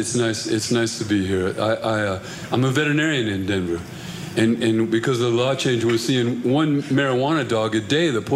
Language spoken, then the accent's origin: English; Ireland; I'm Irish.